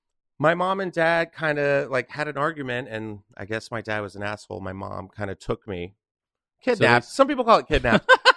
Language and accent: English; Texas, United States; also born or lived in Florida; now in Los Angeles, United States; I say I'm from Texas. I am from Texas. I lived in Texas from when I was about 5 to where I am now, or, you know, until I moved to LA. But I was originally born in Florida.